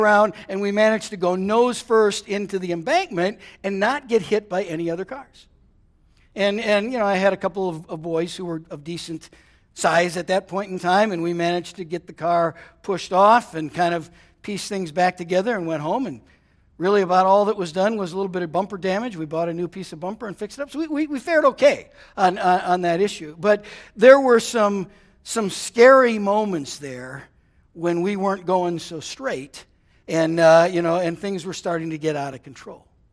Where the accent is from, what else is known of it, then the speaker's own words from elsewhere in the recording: Minnesota, United States; I used to do it when I was a kid, except I grew up in Minnesota where it gets really cold